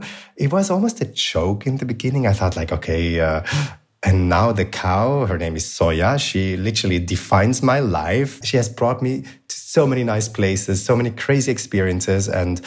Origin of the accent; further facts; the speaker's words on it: Zurich, Switzerland; I had received a scholarship from my hometown, Zurich, to spend 6 months in San Francisco as an art residency.